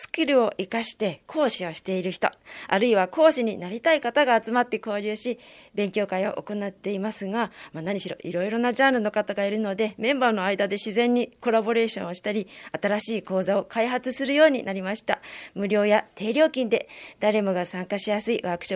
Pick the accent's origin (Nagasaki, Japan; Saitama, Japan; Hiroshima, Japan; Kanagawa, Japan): Kanagawa, Japan; は林古景が辻堂海岸のイメージで歌詞を書いていますから、私が生まれ育った湘南ゆかりの音楽と言えます